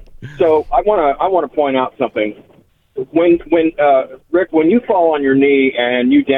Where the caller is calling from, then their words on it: Dallas, Texas, United States; Hey, I'm calling you from Dallas. I'm over here on 635 fighting traffic.